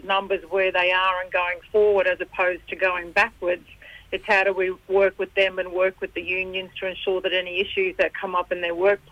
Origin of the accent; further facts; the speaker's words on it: Cloncurry, Queensland, Australia; moved away as an adult; also born or lived in Mount Isa; now in Canberra, Australia; from the Curry too. So yes. Born in Cloncurry and raised the first 20 years of my life between Cloncurry and Mount Isa, so on mum's country.